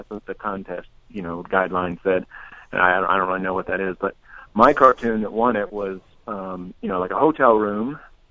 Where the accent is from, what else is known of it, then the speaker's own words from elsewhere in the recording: Denton, Texas, United States; now in Los Angeles, United States; Yeah, I'm from Texas. I grew up in Denton, Texas, north of Dallas.